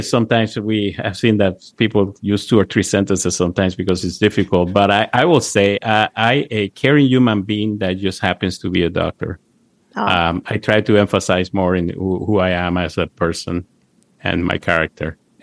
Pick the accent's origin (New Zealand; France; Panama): Panama; moved away as an adult; now in United States; I came to the States. I'm originally from Panama. I came to the States to look for specialized in GI and nutrition.